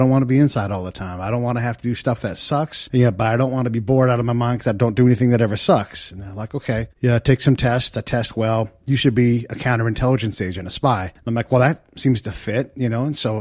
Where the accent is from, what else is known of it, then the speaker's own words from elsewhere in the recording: California, United States; I grew up in the Bay Area, California.